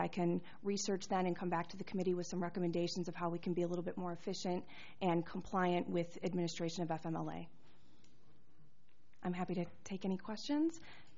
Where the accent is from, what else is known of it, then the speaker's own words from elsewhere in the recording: Greendale, Wisconsin, United States; I'm born and raised in Milwaukee County, from Greendale, went to UW-Madison, then went to Northwestern for my master's.